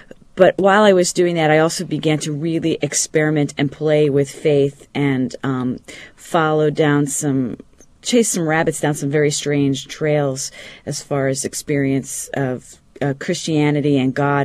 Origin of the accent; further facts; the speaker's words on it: East Brunswick, New Jersey, United States; I grew up in East Brunswick, but my home church was in Edison, New Jersey.